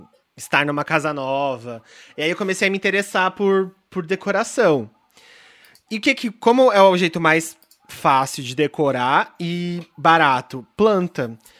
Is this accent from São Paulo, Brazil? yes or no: yes; São Paulo, Brazil; born there; Eu nasci em São Paulo.